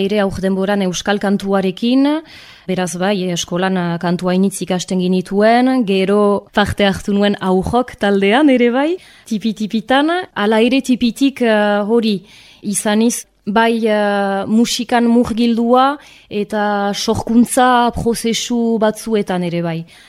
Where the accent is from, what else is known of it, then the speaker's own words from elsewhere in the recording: Arbonne, Nouvelle-Aquitaine, France; also born or lived in Bayonne; Arbonakoa naiz jatorriz, Baionan sortua